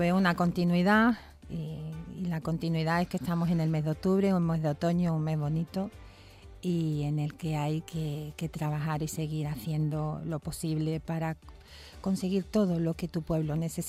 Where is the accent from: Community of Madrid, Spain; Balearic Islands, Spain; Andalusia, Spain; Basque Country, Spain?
Andalusia, Spain; Puerto Real; Soy de Puerto Real, nacida allí.